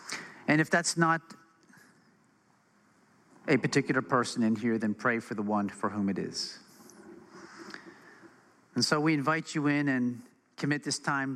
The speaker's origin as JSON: {"language": "English", "town": "Philadelphia", "region": "Pennsylvania", "country": "United States", "tie": "born or raised there", "said": "And I grew up in Philadelphia, so it had a special place in my heart."}